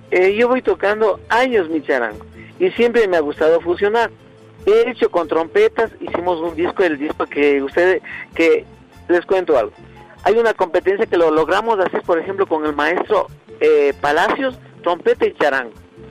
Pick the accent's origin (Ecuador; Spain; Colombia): Ecuador; Y por favor, como un ecuatoriano, yo a ustedes les agradezco muchísimo.